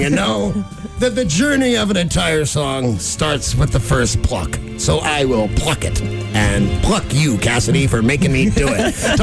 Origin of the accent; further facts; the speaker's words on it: Philadelphia, Pennsylvania, United States; because I was actually born in Philly, so this is really my hometown.